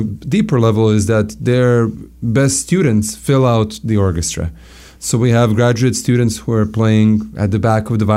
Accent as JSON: {"language": "English", "town": "Seattle", "region": "Washington", "country": "United States", "tie": "born or raised there", "lives_now": "Tallahassee, United States", "said": "I grew up in Seattle."}